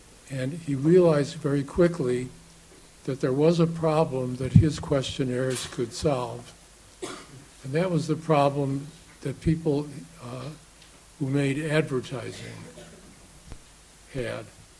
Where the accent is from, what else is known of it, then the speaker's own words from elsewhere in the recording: Chicago, Illinois, United States; I only know about American politics from growing up in Chicago and then living in a succession of cities that were run by Democratic machines.